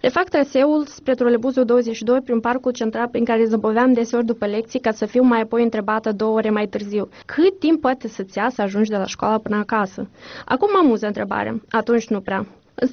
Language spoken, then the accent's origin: Romanian; Chișinău, Moldova; moved away; În cei aproape 6 ani de când am plecat din Chișinău, scurtele vacanțe acasă au fost un fel de sărbătoare.